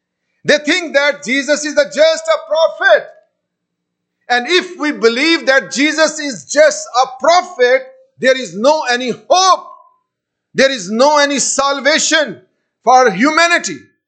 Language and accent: English; Pakistan; And this is what our people back in Pakistan believe that. We come from Pakistan and 97.6% Muslim population.